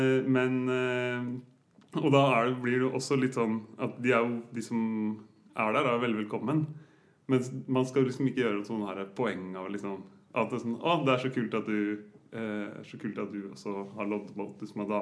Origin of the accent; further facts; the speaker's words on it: Skjetten, Akershus, Norway; Og jeg er fra Skjetten.